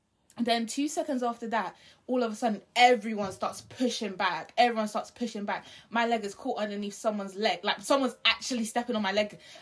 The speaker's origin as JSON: {"language": "English", "region": "London", "country": "United Kingdom", "said": "We're from East London, babe."}